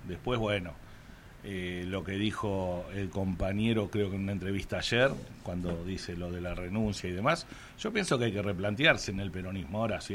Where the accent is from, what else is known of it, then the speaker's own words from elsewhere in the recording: Argentina; somos argentinos.